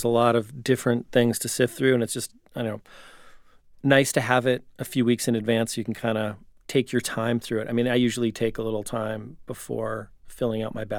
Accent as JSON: {"language": "English", "town": "Chicago", "region": "Illinois", "country": "United States", "tie": "born or raised there", "said": "Like I grew up in Chicago, like in the 90s."}